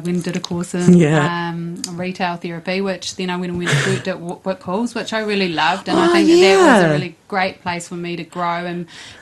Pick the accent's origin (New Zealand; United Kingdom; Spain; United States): New Zealand; Lower Hutt, Wellington; I was born in Lower Hutt, so just over the hill.